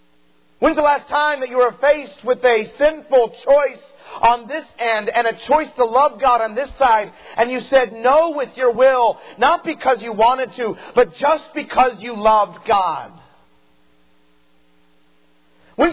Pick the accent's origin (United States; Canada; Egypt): United States; Idaho; I grew up in Idaho, and so you can picture grandpa, grandson, fishing poles in the water.